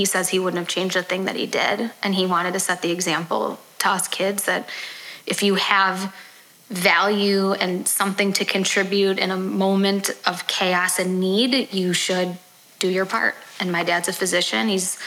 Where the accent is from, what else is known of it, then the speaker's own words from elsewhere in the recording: Highland Park, Illinois, United States; And, you know, I grew up in Highland Park. You grew up in Glencoe.